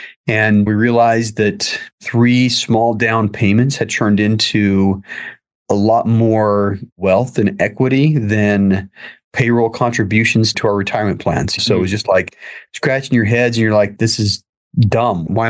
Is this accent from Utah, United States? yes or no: yes; Salt Lake City, Utah, United States; born and raised in the Salt Lake City general area. Just did what everybody did through grade school, high school, whatever.